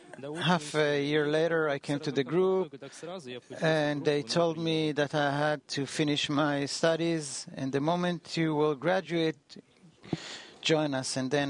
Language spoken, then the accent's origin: English; Saint Petersburg, Russia; English is a second language; I'm from St. Petersburg. It all started from me being a bad boy